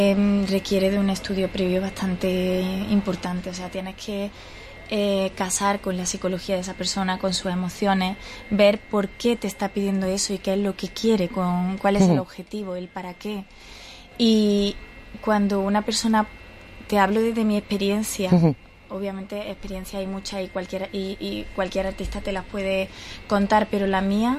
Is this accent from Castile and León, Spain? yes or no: no; Córdoba, Andalusia, Spain; aludo a Córdoba porque soy cordobesa